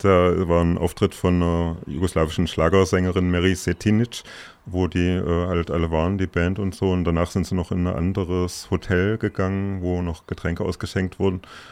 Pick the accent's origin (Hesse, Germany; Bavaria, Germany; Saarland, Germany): Hesse, Germany; Kassel; ich komme aus Kassel und so